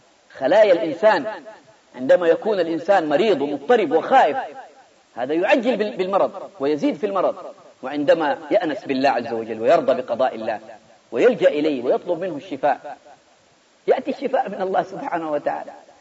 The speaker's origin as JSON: {"language": "Arabic", "town": "Jeddah", "region": "Makkah Province", "country": "Saudi Arabia", "said": "أنا أعرف طبيب الآن عندنا في جدة"}